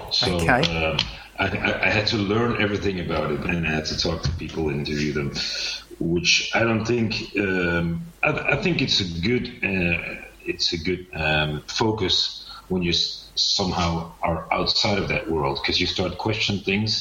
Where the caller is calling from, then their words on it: Buenos Aires, Argentina; I'm calling you from Buenos Aires, Argentina.